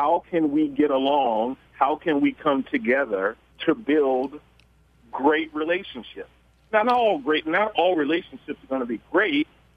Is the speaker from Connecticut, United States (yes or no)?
no; Jacksonville, Florida, United States; I grew up in Jacksonville, Florida, as most Americans who love sports, as a little chocolate morsel, watching sports on TV